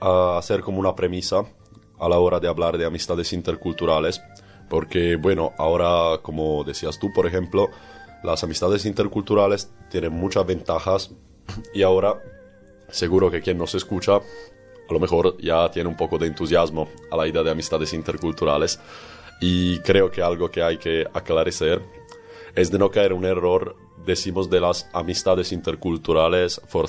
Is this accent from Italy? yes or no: yes; Italy; Spanish is a second language; siendo italiano, siendo en Europa, lo que la gente piensa de mí es muy tranquilo